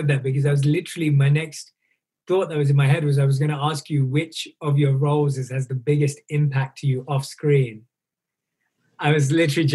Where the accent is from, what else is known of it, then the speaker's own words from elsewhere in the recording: London, United Kingdom; I was born and raised in London.